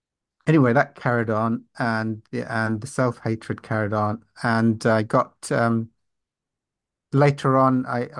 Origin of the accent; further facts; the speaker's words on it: London, United Kingdom; I'm an overeater from London, United Kingdom.